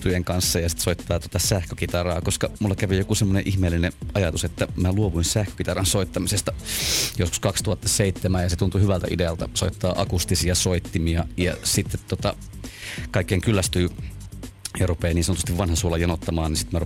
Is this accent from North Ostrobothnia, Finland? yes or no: yes; Raahe, North Ostrobothnia, Finland; Mä oon ollut kotikaupungissani Raahessa, josta vanhempani muuttivat pois Etelä-Suomeen.